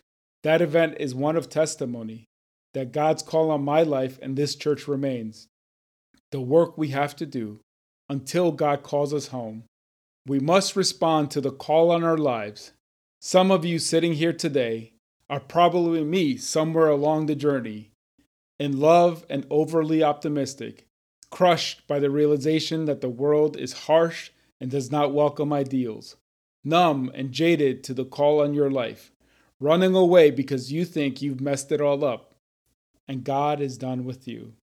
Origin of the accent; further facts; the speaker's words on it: New Haven, Connecticut, United States; I grew up in New Haven on Howard Avenue. We lived next door to the fire station and across the street from the big Spanish church. It's a lot different than this town of Bethany.